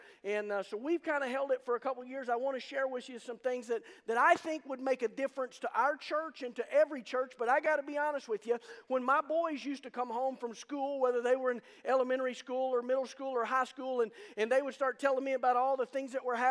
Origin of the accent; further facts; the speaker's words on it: United States; when I was a kid growing up in Jackson County